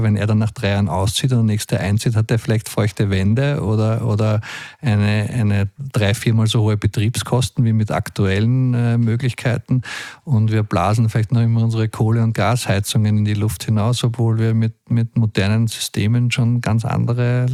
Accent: Vienna, Austria; wie man uns schwer hört, bin ich Wiener.

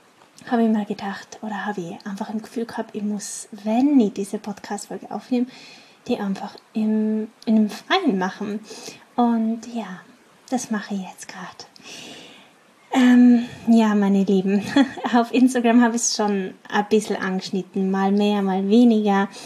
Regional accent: Innsbruck, Tyrol, Austria; born there; Ihr wisst ja, dass ich gebürtig aus Tirol bin, also ich bin eine Tiroler Madel, ich komme aus Innsbruck und wurde dort geboren und habe auch vor 8 Jahren meine Selbstständigkeit dort gegründet, habe meinen Lebensmittelpunkt dort gehabt

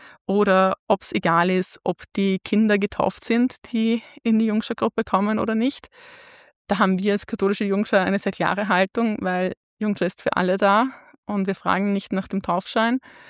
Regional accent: Vienna, Austria; Also ich bin selber in Simmering in einer Pfarre aufgewachsen, wo in unserem Pfarrklientel eine ganz bunte Mischung aus Menschen ist.

